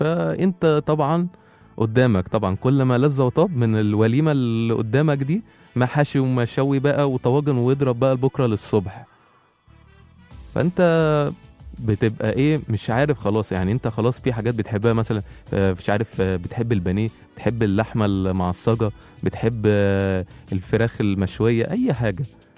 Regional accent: Egypt; يعني بص احنا بنصنف كمصريين طبعا، واحنا بنتكلم هنا في ناس بتفهم في الاكل كويس جدا

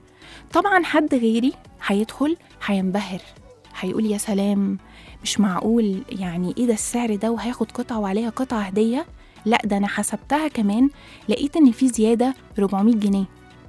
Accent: Egypt; ومش فكرة هو يستحق علشان احنا بقى مصريين ورحنا معاه

